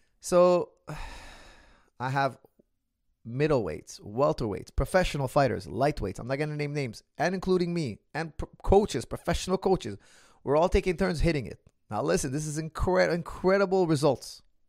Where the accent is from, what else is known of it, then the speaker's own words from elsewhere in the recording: Quebec, Canada; first language French; English is a second language; Okay, I'm from Quebec. We speak French. We have different dialects, different ways to pronounce it.